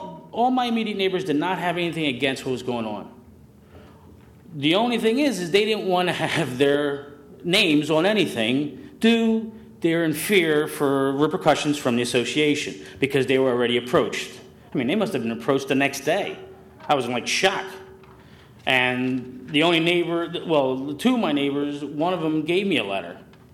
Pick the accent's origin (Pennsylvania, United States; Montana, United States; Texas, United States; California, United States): Pennsylvania, United States; Philadelphia; I'm originally from Philadelphia.